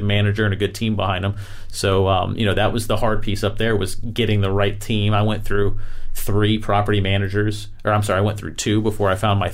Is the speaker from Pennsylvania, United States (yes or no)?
no; Florida, United States; I mean, I'm from Florida. And yes, I think it's really cold in Michigan, you know?